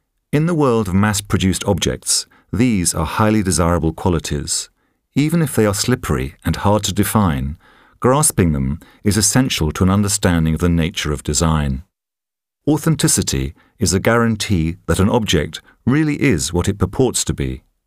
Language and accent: English; London, United Kingdom; I grew up in the West London suburb that produced … I was not a mod.